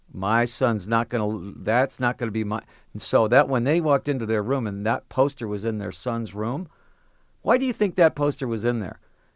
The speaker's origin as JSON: {"language": "English", "town": "Detroit", "region": "Michigan", "country": "United States", "tie": "born or raised there", "said": "It was the fact that, in fact, I was from Detroit, where you better. I got in a lot of fights when I was a little kid in Detroit."}